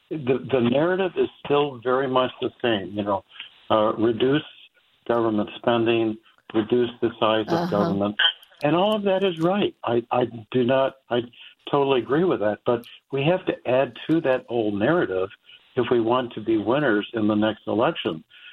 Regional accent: Colorado, United States; I should mention I grew up in Colorado

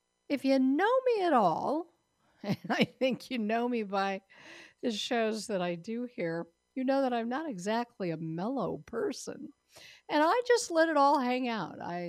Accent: Denver, Colorado, United States; and I got to do that in my hometown of Denver many moons ago.

